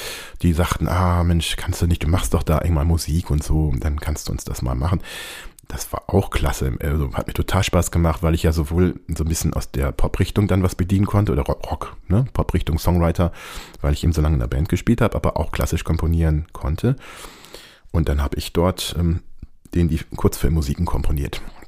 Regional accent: Ibbenbüren, North Rhine-Westphalia, Germany; dieser Schmelzpunkt Ibbenbüren, das ist mein Heimatort in Westfalen, da ist viel draus entstanden in der Zeit.

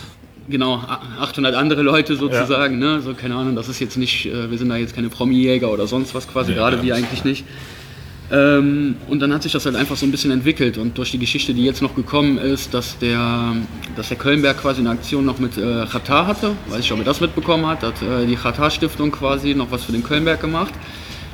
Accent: Cologne, North Rhine-Westphalia, Germany; ich komme aus Kalk

